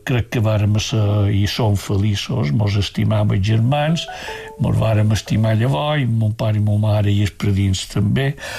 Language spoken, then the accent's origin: Catalan; Piniali, Balearic Islands, Spain; born there; Vaig néixer a Piniali, que pertany a l'Ajuntament de Sencelles, dia 13 de desembre de 1938.